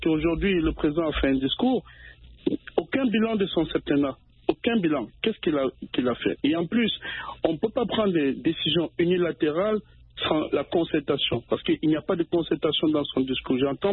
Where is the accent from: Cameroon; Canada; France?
Cameroon; moi, je suis camerounais et quand je vais au Cameroun